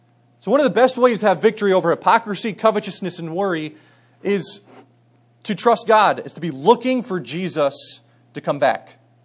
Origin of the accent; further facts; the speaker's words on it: United States; But growing up near Philadelphia and Camden, New Jersey has kind of made me paranoid as well.